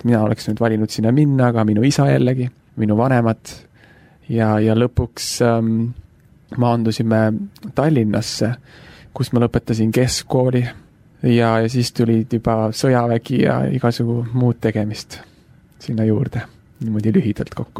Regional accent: Põltsamaa, Jõgeva County, Estonia; also born or lived in Pärnu; Minu isa on pastor ja tema ameti tõttu on pidevalt ühes kohas teise liigutud ja ma olin vist 6-aastane, kui me kolisime Pärnust ära ja läksime edasi tol hetkel siis Põltsamaale. Põltsamaal sai elatud järgmised 8 aastat

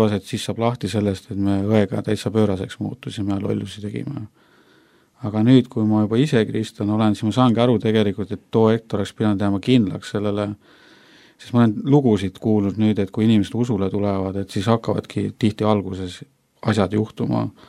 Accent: Jõgeva, Jõgeva County, Estonia; born there; Ma olen sündinud Jõgeval

